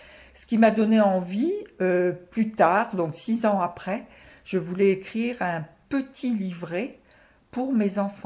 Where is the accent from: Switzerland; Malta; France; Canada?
France; Auxerre, Bourgogne-Franche-Comté; Je suis originaire d'Auxerre, je suis née à Auxerre. Même si sur mes papiers d'identité, il y a marqué que je suis née à Avallon.